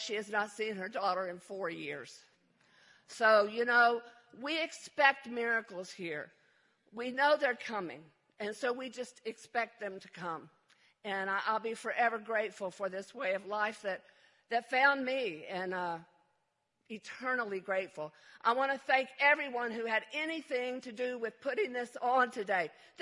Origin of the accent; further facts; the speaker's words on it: Georgia, United States; born there; also born or lived in Germany; I was born in Georgia, and then we went to Germany.